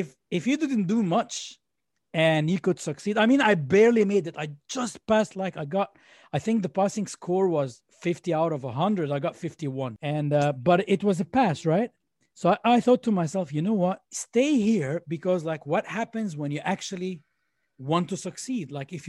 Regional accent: Egypt; now in Canada; So I'm from Egypt, for those of you originally from Egypt. So a Canadian Egyptian.

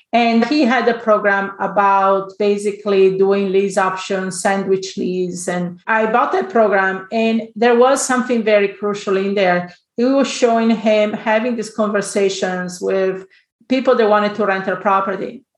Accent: Italy; English is a second language; moved away as an adult; now in United States; Actually, originally, I'm from Italy, so if you wonder about my accent, and I came to the United States in 1985.

